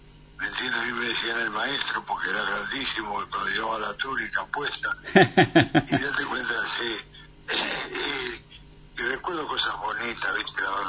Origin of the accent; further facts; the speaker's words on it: Montevideo, Uruguay; Yo nací en La Unión, en Tomás Caramú y Gobernador Viana.